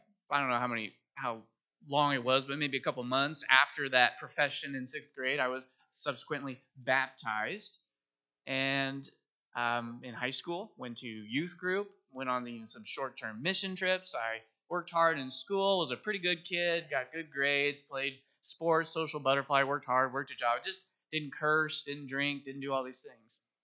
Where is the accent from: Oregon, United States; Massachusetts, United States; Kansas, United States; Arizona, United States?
Kansas, United States; Manhattan; also born or lived in Nebraska; And so I grew up in Manhattan, Kansas. I was born in Nebraska, but didn't live there very long. I have a lot of family up there who are diehard Cornhusker fans. But I grew up in Manhattan, Kansas, majority of my life.